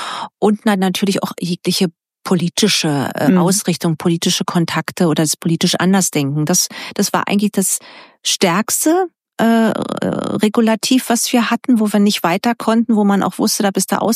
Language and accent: German; Berlin, Germany; Brauchen wir aber auch unsere Power als Berliner und müssen hier ein bisschen mit einbringen.